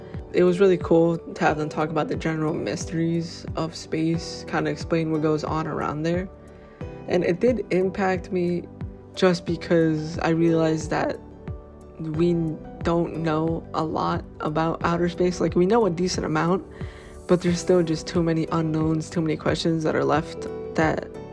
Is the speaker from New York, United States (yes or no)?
yes; Brooklyn, New York, United States; I'm from Brooklyn.